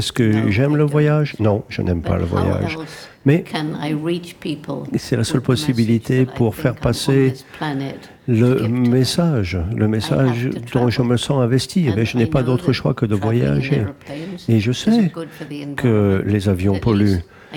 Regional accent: England, United Kingdom; French is a second language; Mais j'étais chez moi, en Angleterre, là où j'ai grandi, là où vit ma sœur avec sa famille.

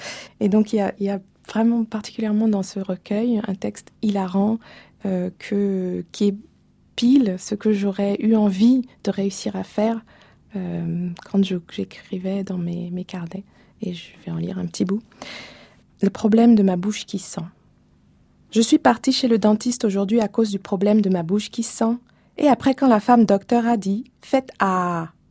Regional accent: Benin; l'usage des langues en Afrique de l'Ouest, où j'ai grandi, au Bénin, et qui est le fait que chacun parle à peu près, enfin au minimum deux langues, sinon trois ou quatre

